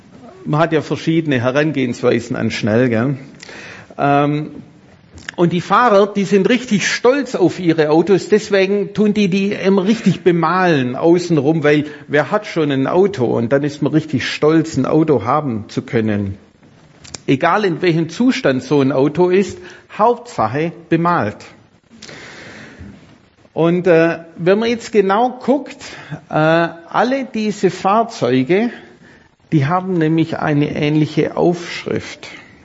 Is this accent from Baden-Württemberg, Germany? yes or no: yes; Baden-Württemberg, Germany; also born or lived in Senegal; now in Uedem, Germany; Es ist richtig, wir kommen nicht direkt von hier. Wir kommen aus Schwaben.